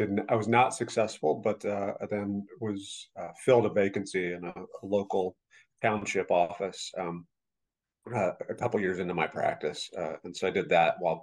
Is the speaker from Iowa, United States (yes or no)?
no; Fort Collins, Colorado, United States; Yeah, I grew up in Fort Collins, Colorado.